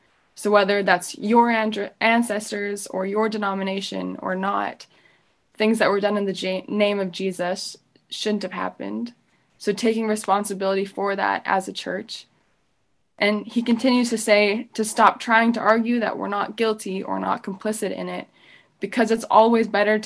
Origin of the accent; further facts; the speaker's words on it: Canada; So those are kind of my reactions as a Canadian.